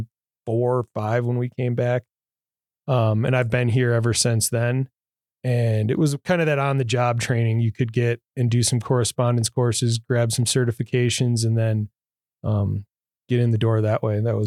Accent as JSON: {"language": "English", "town": "Buffalo", "region": "New York", "country": "United States", "tie": "born or raised there", "moved": "as an adult", "said": "I grew up in Buffalo, New York, but we had moved out in 98 to Missoula"}